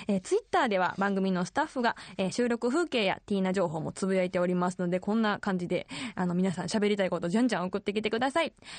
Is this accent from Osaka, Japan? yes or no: yes; Osaka, Japan; now in Sendai, Japan; 私が大阪府出身、仙台在住のシンガーソングライター